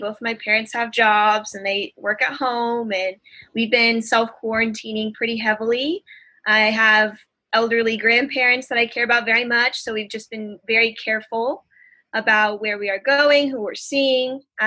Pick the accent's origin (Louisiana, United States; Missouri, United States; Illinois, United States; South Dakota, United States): Missouri, United States; Blue Springs; Yeah, I'm from Blue Springs, Missouri, or Kansas City, Missouri.